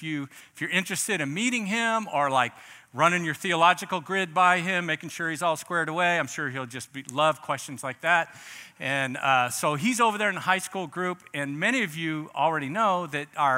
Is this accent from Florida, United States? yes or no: yes; Miami, Florida, United States; I grew up in Miami.